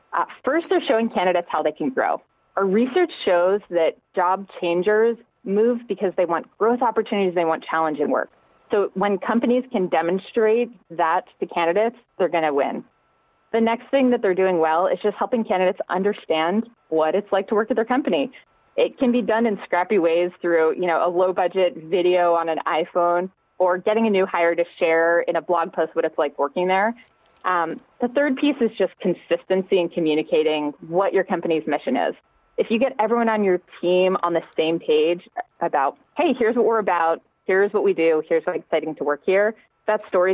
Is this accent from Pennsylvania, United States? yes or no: yes; Pennsylvania, United States; My first job, I was on the floor at a retail company in Pennsylvania in my hometown.